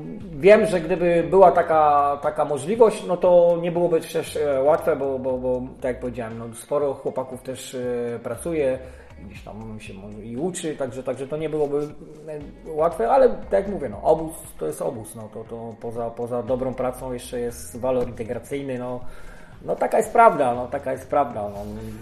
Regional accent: Zielona Góra, Lubusz Voivodeship, Poland; Ale no, jesteśmy z Zielonej Góry

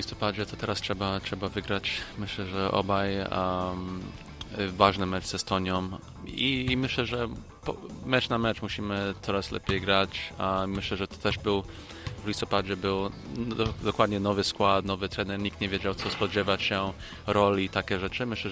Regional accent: United States; now in Poland; wychowałem się w Stanach, mieszkałem w Stanach

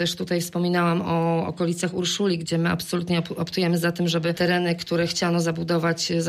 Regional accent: Chynów, Lubusz Voivodeship, Poland; Ja pochodzę z Chynowa i tam uważam, że Chynów został bardzo skrzywdzony wtedy

